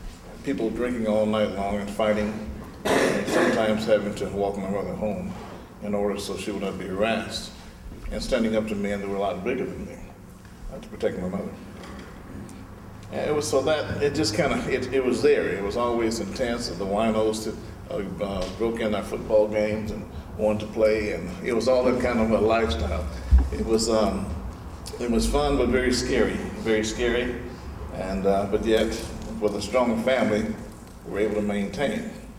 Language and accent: English; Portland, Oregon, United States; I was born and raised in Portland. My parents came from Arkansas